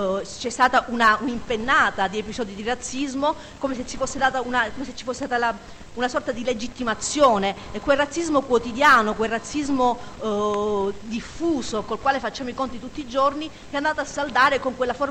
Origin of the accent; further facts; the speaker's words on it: Calabria, Italy; e lo dico da calabrese, lo dico perché conosco quel territorio